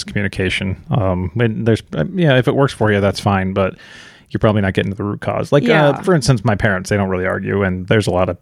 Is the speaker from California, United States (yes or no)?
no; Chicago, Illinois, United States; We came from Chicago, so we know them pretty well.